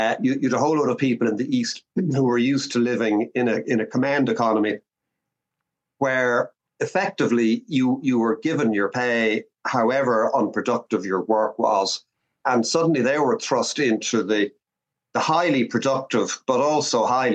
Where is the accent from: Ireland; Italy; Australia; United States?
Ireland; Connacht; I was raised in County Mayo, and Mayo would be behind the line in economic terms in Ireland